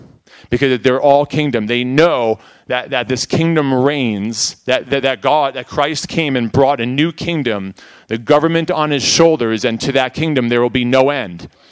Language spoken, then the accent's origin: English; New York, United States; I am from New York, born and raised.